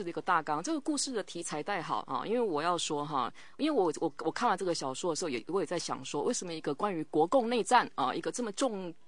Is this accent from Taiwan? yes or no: yes; Taiwan; 然后呢，我看到那个刺青的话，我们台湾人都会很熟悉